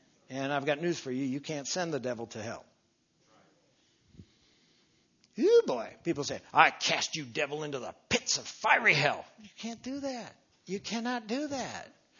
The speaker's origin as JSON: {"language": "English", "town": "Milwaukee", "region": "Wisconsin", "country": "United States", "tie": "born or raised there", "said": "Growing up in Milwaukee, beer's everywhere. I mean, just north of Milwaukee."}